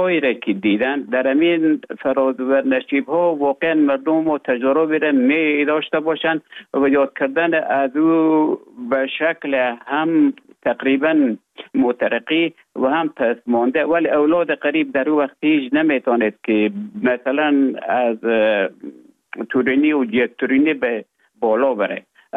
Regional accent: Afghanistan; moved away as an adult; also born or lived in Russia; now in Finland; ما در افغانستان بودم. بعد از ای که از افغانستان طالبو آمدن به اوج گذاره محکمه که مشکل بود و آمدم به طرف های روسیه و از روسیه آمدم به ایجه بفنلان.

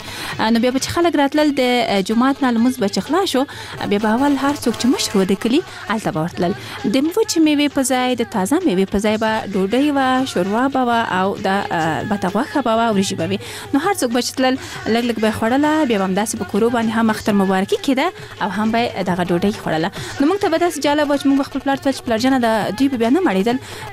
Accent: Kabul, Afghanistan; زه په زابل ولایت کې زیږېدلی هم نه یم زه په کابل کې زیږېدلی یم او دلته رالویه شوی یم

